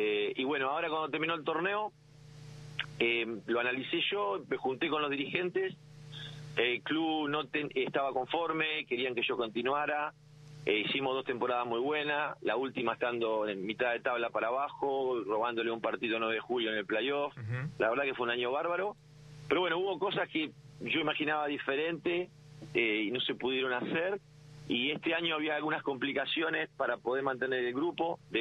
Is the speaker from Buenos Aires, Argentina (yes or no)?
yes; Médanos, Buenos Aires, Argentina; moved away as an adult; now in Bahía Blanca, Argentina; Sí, yo soy medanense, me vine a Bahía Blanca a estudiar la carrera de profesorado de educación física